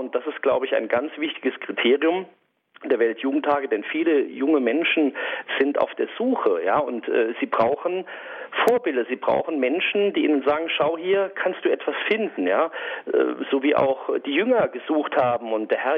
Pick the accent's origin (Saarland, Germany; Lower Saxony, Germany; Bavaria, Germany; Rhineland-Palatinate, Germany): Saarland, Germany; Ja, also so als Saarländer hat man auch eine gewisse Nähe zu Frankreich